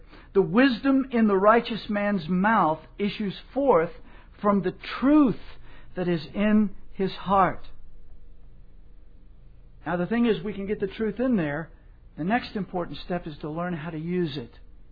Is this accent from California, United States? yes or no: no; Louisiana, United States; I grew up in South Louisiana where I heard on a regular basis